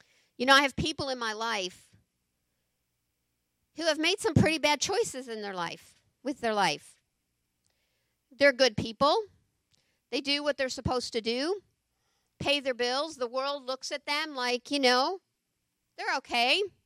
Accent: Chicago, Illinois, United States; moved away as an adult; now in Texas, United States; shortly after I got saved, I moved to Lyndale from Chicago. 21-year-old girl. Still living at home with my parents.

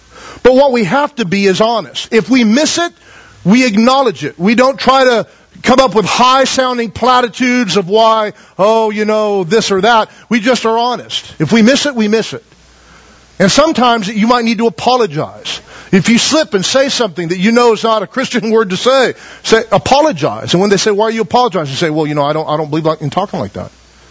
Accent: Taft, United States; I was born and raised in Taft, but away for a long time and came back

